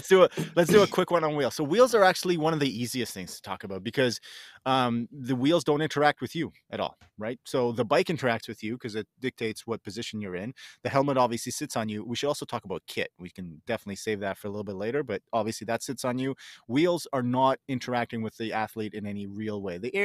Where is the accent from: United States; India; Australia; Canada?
Canada; I'm talking Canadian dollars, New Zealand. I mean, you guys maybe a little bit more on your side, but our dollar isn't super strong either right now.